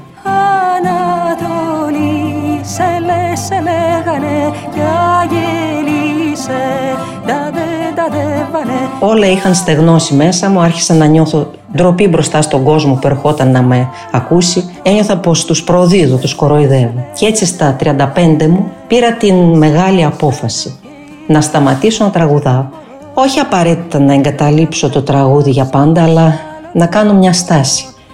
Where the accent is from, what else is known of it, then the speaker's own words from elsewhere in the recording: Greece; Είμαι Ελληνίδα, 100%, γεννημένη όμως σε μια άλλη χώρα. Και μπορώ σήμερα να σας πω με βεβαιότητα πως νιώθω πια πολίτης του κόσμου.